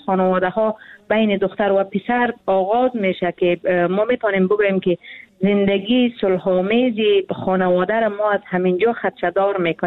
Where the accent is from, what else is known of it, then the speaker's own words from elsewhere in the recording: Afghanistan; شخصا ما خودم نسل جنگ هستم، در جنگ تولد شدیم، در جنگ بزرگ شدیم، یک مقدار عمر خود بسیار کوتاه به خاطر رسیدن به صلح سپری کردیم و باز هم به جنگ انجامیده که تا حال جنگ در افغانستان جریان داره.